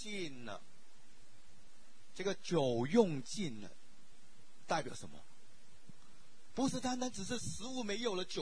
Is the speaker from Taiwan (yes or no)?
no; China; now in United States; 我们今天来到美国，在艰困难不容易的一个环境里面，我们是中国人，第一代的移民